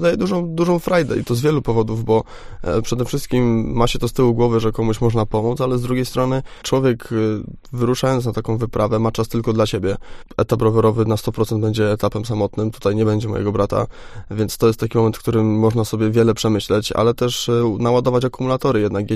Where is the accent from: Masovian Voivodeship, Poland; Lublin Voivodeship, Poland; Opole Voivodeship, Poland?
Opole Voivodeship, Poland; Kolonowskie; pochodzę z Kolonowskiego, to jest jednak 40 kilometrów